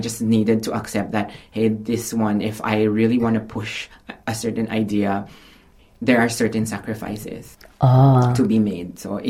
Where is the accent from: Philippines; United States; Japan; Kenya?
Philippines; It's more like, I'm representing me, I'm Filipino.